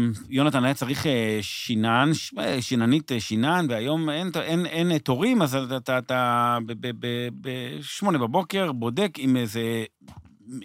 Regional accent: Bnei Brak, Tel Aviv District, Israel; גם יעלי וגם אני גדלנו בבני ברק, זה מקום שהוא מדהים בעיניי

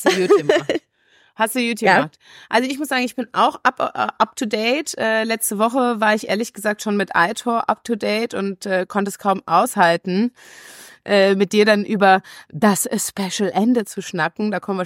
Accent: Russia; du kennst meinen Ursprung als Russin

